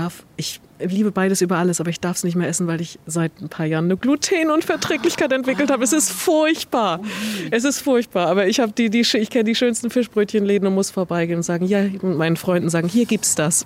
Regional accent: East Germany, Germany; ich komme ja aus der DDR

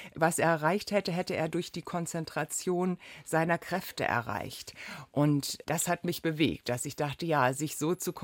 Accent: Göttingen, Lower Saxony, Germany; born there; Ich bin ja in Göttingen geboren und dort in der evangelischen Jugendarbeit gewesen.

